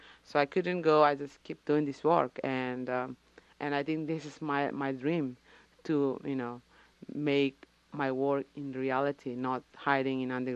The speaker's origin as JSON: {"language": "English", "country": "Timor-Leste", "second_language": "English", "said": "I just know my name is, I came from East Timor, I live in Dili."}